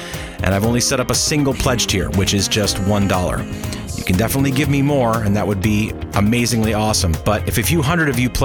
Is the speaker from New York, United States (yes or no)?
yes; Rochester, New York, United States; at a little place called the Red Creek in my hometown of Rochester, New York.